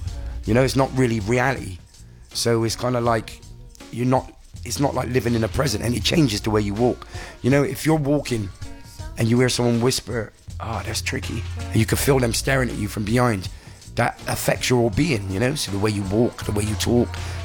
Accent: England, United Kingdom; No, it's like I've got a very English attitude, I think. I'm very English.

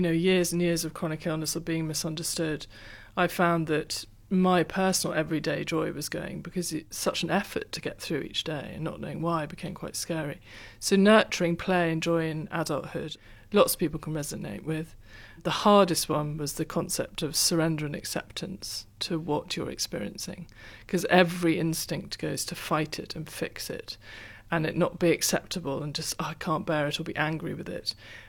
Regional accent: United Kingdom; as a Brit, it's often you fib, complaining

